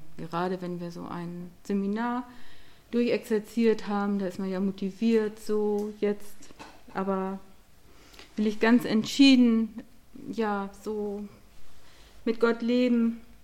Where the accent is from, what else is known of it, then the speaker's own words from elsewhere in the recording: Lower Saxony, Germany; trifft man sich in der alten Heimat, also ich komme aus der Lüneburger Heide.